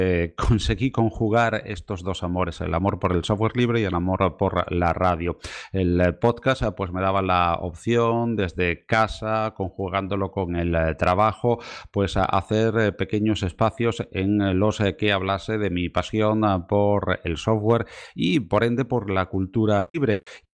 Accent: Pizarra, Andalusia, Spain; estuve mucho tiempo en emisoras municipales de Andalucía, en concreto en la emisora municipal de mi pueblo

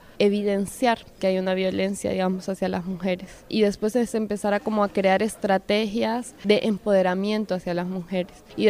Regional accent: Honduras; soy del pueblo Lenca y soy de COPIN, el Consejo Cívico de Organizaciones Populares e Indígenas de Honduras.

